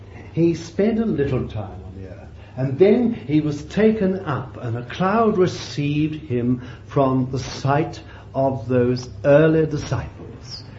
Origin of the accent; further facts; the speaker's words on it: England, United Kingdom; I'm not an Englishman anymore. I ceased to be an Englishman when I was born again.